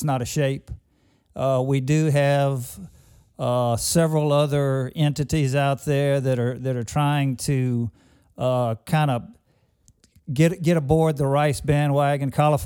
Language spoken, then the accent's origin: English; Louisiana, United States; I mean, you know, I'm from South Louisiana